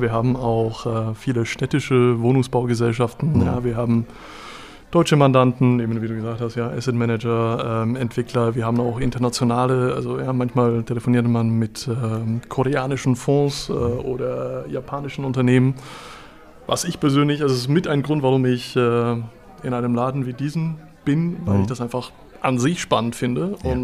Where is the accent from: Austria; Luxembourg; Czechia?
Czechia; Ich komme aus Tschechien, aus genau. Tschechien?